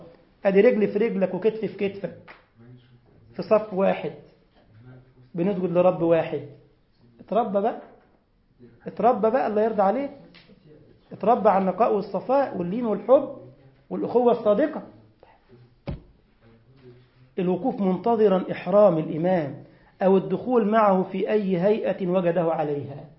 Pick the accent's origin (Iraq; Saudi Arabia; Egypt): Egypt; عندنا في مصر تبقى واقف في الصف كده الشيخ يقول استووا، استوينا